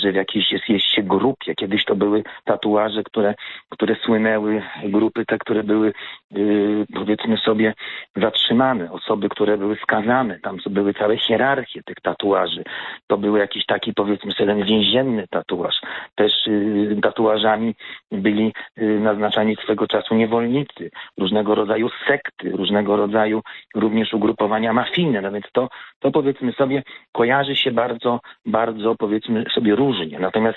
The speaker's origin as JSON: {"language": "Polish", "town": "Warsaw", "region": "Masovian Voivodeship", "country": "Poland", "tie": "born or raised there", "said": "Ja jestem rodowitym warszawiakiem. Moja rodzina brała udział w Powstaniu Warszawskim."}